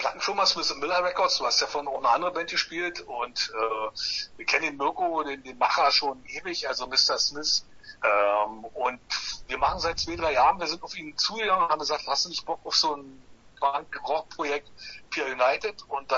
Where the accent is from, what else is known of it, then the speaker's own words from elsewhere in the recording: East Germany, Germany; Ich bin Ossi, aber ich erhebe mich nicht über andere.